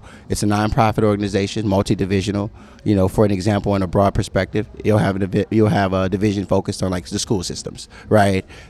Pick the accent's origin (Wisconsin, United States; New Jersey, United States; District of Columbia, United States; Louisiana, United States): Louisiana, United States; now in Minnesota, United States; I'm from Louisiana.